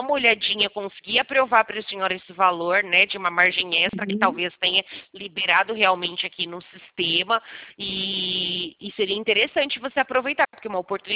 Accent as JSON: {"language": "Portuguese", "town": "Americana", "region": "São Paulo", "country": "Brazil", "said": "eu sou aqui de Americana. Na verdade, eu moro bem pertinho da senhora, ali no Alvorada."}